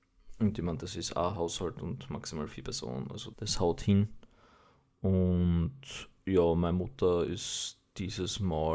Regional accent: Austria; Von denen, die man halt als Österreicher so jetzt einmal singt

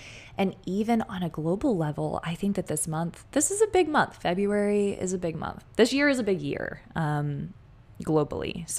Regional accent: Texas, United States; I've been in Texas since I was 7. So I am grandfathered in as a Texan. I say this all the time. I was not born here, but I am a Texan. I've been here since I was 7 years old.

